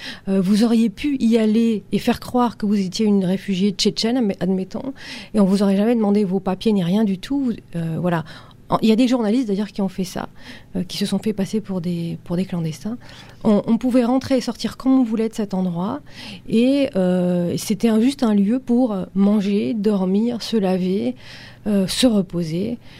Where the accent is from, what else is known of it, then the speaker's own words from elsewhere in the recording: France; born there; Moi, je ne suis pas une déracinée, parce que je suis née en France, mais mon père est né à Téhéran.